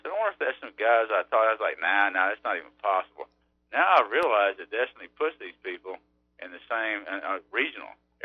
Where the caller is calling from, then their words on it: Wetumpka, Alabama, United States; I'm between Wetumpka and Eclectic, dude, actually, on 170.